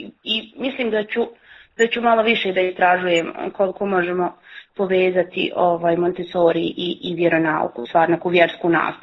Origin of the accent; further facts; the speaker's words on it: Banja Luka, Republika Srpska, Bosnia & Herzegovina; moved away as an adult; now in Mostar, Bosnia and Herzegovina; Ja sam rođena u Banja Luci. Tamo sam živjela tu sve do unazad nekih godinu i pol. Tamo sam završila sve ono svoje formalno školovanje. Radila sam 2 godine u Banja Luci u Montessori vrtiću.